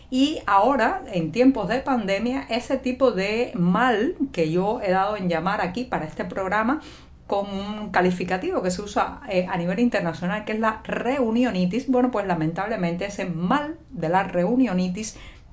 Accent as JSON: {"language": "Spanish", "country": "Cuba", "said": "cubana, periodista, ciudadana."}